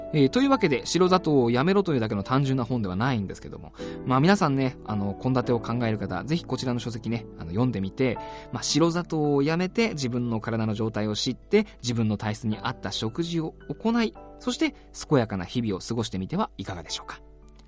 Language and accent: Japanese; North Kanto, Japan; born there; 僕まあ北関東の生まれなので、子供の頃に結構しょっぱいものを食べた自覚があるんですよ。